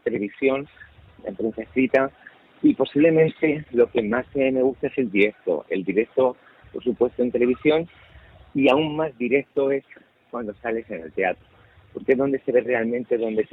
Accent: Cehegín, Region of Murcia, Spain; yo que soy de Murcia, concretamente de 7 kilómetros de Caravaca de la Cruz, de Cejín.

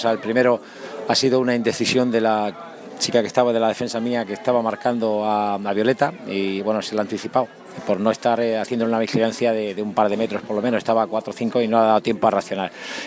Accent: Cartagena, Region of Murcia, Spain; que para mí era un honor jugar, defender los colores del Cartagena, de jugar con el equipo de mi tierra.

